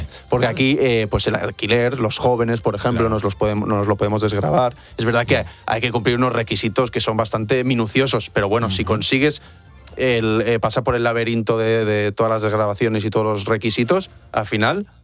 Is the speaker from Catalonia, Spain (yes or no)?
yes; Barcelona, Catalonia, Spain; now in Madrid, Spain; tú sabes que yo soy de Barcelona